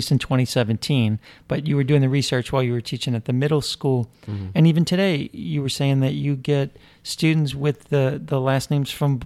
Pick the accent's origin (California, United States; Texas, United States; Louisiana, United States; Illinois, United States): Louisiana, United States; New Orleans; you grew up here, I grew up in New Orleans